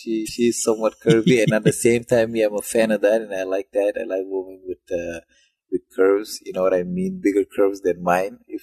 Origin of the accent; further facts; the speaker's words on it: Senegal; English is a second language; now in Canada; I speak French. I learned English when I came to Canada.